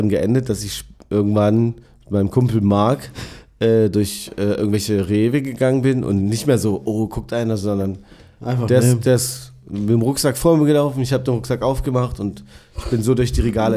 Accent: Dessau, Saxony-Anhalt, Germany; also ich bin ja schon ein bisschen eine ältere Generation. Und ich bin ja geboren in Dessau, Sachsen-Anhalt.

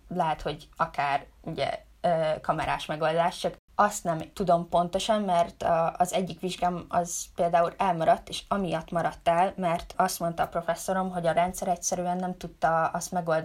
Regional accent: Hungary; az apukám skót, és ugye így félig skótként felnőve itt Magyarországon mindig megvolt a magyar tapasztalatom, de sose volt meg az a skót tapasztalat.

